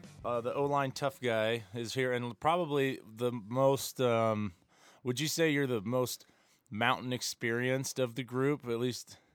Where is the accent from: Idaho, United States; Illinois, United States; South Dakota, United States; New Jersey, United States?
Idaho, United States; after my football camp, my hometown, out in Idaho.